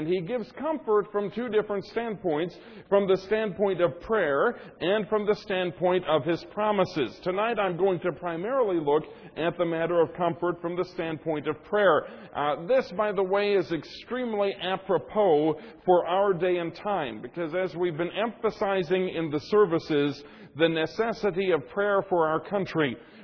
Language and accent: English; United States; I, as an American, feel that this country has the capacity for victory